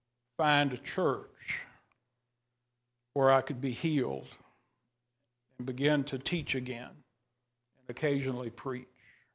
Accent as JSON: {"language": "English", "region": "Texas", "country": "United States", "tie": "born or raised there", "said": "My great uncle was pastor at Truett Chapel Baptist Church, where I grew up in East Texas."}